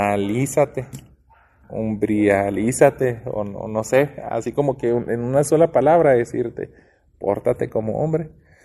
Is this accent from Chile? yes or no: no; Mexico; si somos mexicanos y de repente Estados Unidos se apodera de México